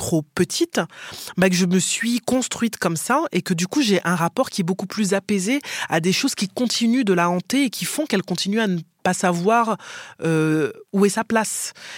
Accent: Martinique; pour moi, être de Martinique, être une femme noire

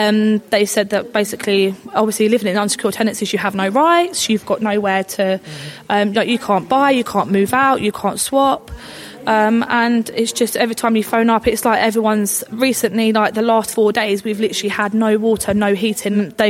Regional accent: Barnet, London, United Kingdom; we've all born and bred in Barnet, lived here.

